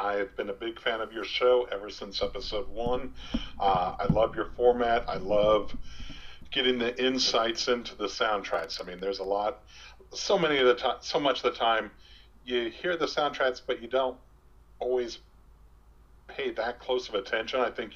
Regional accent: Omaha, Nebraska, United States; I grew up in Omaha

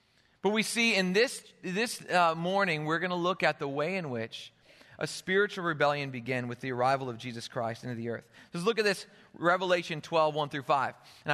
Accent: Michigan, United States; accent: Michigan; I'm a Michigan boy, and so it's very hard for me not to say dragon. That's my natural accent

